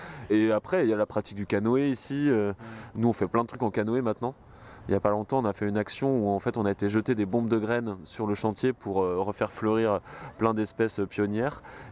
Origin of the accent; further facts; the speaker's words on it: France; now in L'Île-Saint-Denis, France; Moi, je viens des bords de Loire à l'origine et je rêvais de la Loire tout le temps, tout en habitant sur l'île Saint-Denis